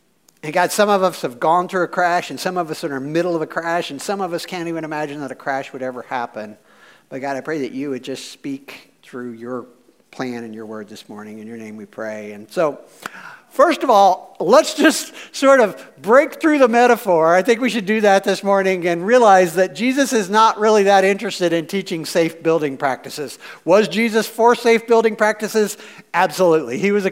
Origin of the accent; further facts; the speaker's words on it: Missouri, United States; I was like, we should get a mobile home. I'm from Missouri. It seemed like a good idea.